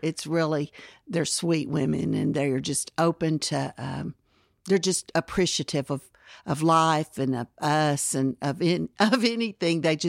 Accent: Dallas, Texas, United States; I grew up in Dallas.

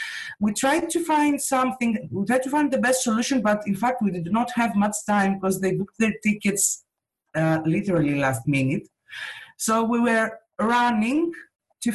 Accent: Larissa, Thessaly, Greece; It was back in 2015 when I met the organizer for my hometown's meetup in Larissa, Vangelis.

